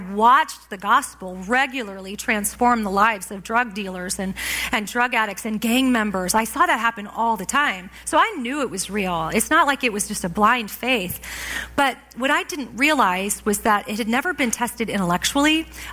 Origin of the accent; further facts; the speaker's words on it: California, United States; now in Canada; I was raised in California, sort of in that evangelical subculture of the 80s and 90s.